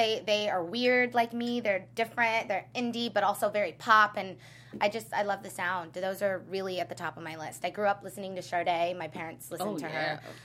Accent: Florida, United States; also born or lived in Los Angeles, United States; I'm from LA, baby. Okay. I was born here. I'm straight out of Cedars. So, Sinai, which is a hospital.

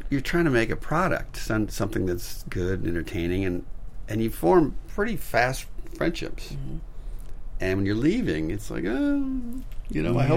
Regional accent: California, United States; And then she moved out to Pleasanton, California, and I said, "Oh, I'm from Marin County, right across the bay."

